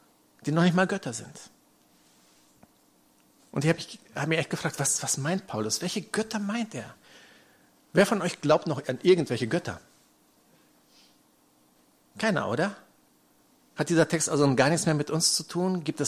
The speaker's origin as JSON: {"language": "German", "country": "Indonesia", "tie": "born or raised there", "said": "ich bin in Indonesien aufgewachsen"}